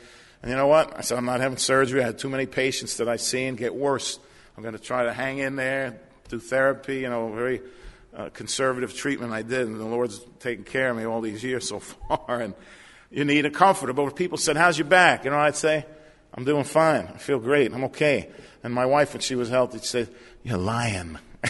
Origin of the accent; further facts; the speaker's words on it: New Jersey, United States; I'm from New Jersey. You know, it's a little thick.